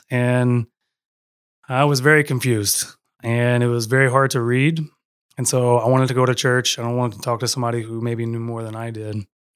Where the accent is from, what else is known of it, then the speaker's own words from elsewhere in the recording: Louisville, Kentucky, United States; They live in Louisville, Kentucky. I grew up in Louisville, Kentucky.